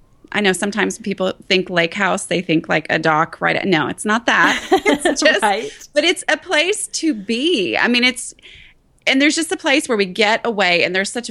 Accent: Dallas, Texas, United States; Well, I grew up in the Dallas area and had a great, you know

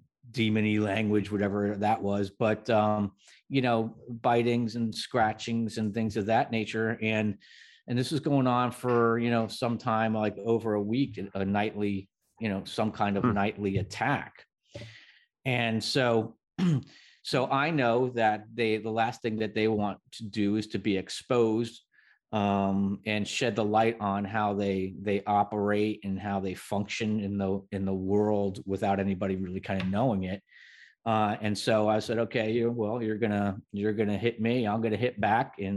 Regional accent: New Jersey, United States; It's just, you know, I grew up in New Jersey at the time when Amityville Horror was out

